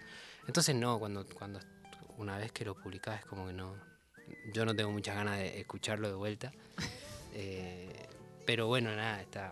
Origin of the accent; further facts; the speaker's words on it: San Salvador de Jujuy, Jujuy, Argentina; also born or lived in Córdoba; Sí, viví ahí. Viví como en varios lugares de Jujuy. Viví en Córdoba, después me mudé a Córdoba.